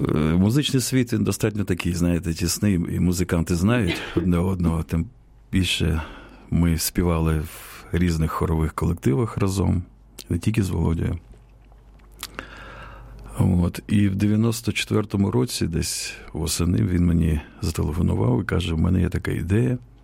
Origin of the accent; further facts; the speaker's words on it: Stryi, Lviv Oblast, Ukraine; born there; Я народився в невеличкому містечку Стрий, Львівська область. Мій батько військовий. Служив, ну, займався авіацією, там був величезний аеродром військовий в Стрію.